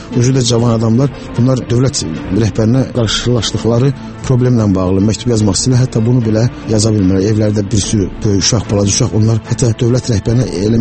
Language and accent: Azerbaijani; Shusha, Karabakh, Azerbaijan; also born or lived in Baku; Doğulmuşam Qarabağda, böyümüşəm, uşaqlığım keçib Şuşada. Amma özüm Qarabağın Hindar kəndində doğulmuşam. Uşaqlıq illərim keçib Şuşada 70-ci illərin əvvəllərində, 70-ci ildə elə. Bakıya köçmüşük